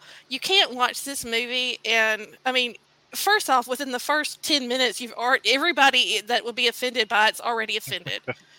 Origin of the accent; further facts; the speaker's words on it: the South, United States; Being a Southerner, that is something people say around here.